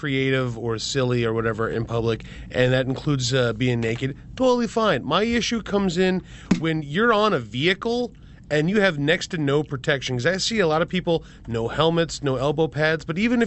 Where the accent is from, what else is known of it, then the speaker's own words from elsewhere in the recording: Pennsylvania, United States; I grew up in Pennsylvania, and we never had any kind of a naked bike ride.